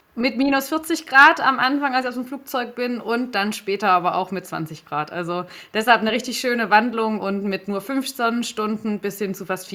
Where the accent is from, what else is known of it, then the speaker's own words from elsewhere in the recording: Adelsheim, Baden-Württemberg, Germany; also born or lived in Stuttgart; Und bin aber zwischen Würzburg und Heilbronn aufgewachsen in so einem, in einer kleineren Stadt. Und da gibt es aber tatsächlich die besten, Adelsheim heißt